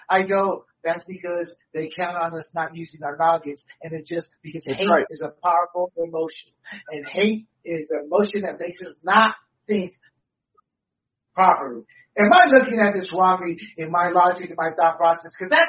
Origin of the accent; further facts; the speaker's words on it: the South, United States; I can speak for the Latino culture – but growing up in the South